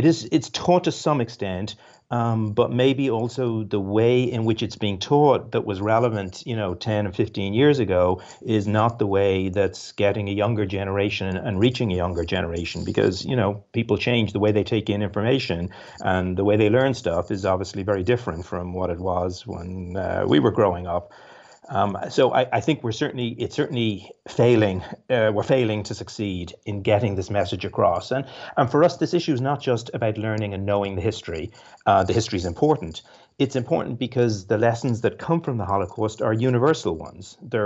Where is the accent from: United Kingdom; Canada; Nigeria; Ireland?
Ireland; now in United States; I'm actually originally from Ireland